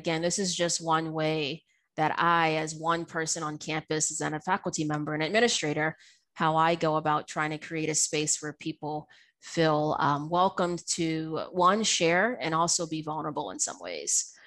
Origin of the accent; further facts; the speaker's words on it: the South, United States; the fact that I'm Black and I'm from the South and I love barbecue